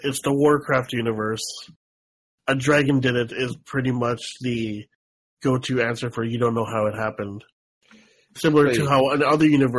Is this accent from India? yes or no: no; Canada; Sorry, guys, it's the playoffs, and we're Canadian.